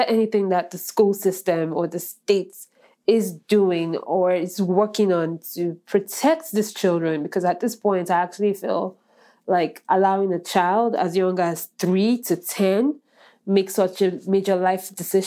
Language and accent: English; Nigeria; growing up in Nigeria, he's always been very effeminate.